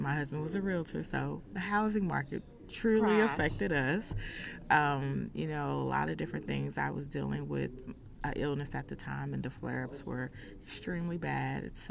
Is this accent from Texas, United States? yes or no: yes; Texas, United States; If you can tell from the accent, I am from Texas. I'm a Southern girl.